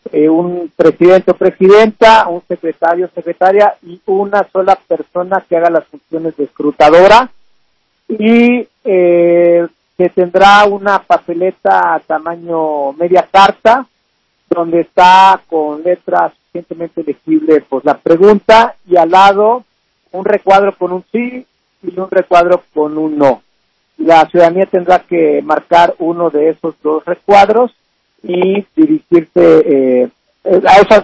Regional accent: Mexico; se nos preguntará como mexicanas y mexicanos una cuestión muy concreta

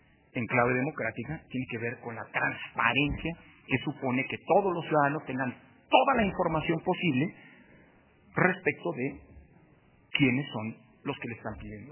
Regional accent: Mexico; yo lo veía como mexicano

